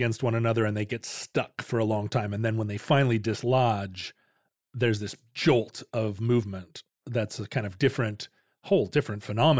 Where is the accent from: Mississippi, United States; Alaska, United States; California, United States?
Alaska, United States; not to always make this show about me growing up in Alaska, but we Alaskans think it is very hilarious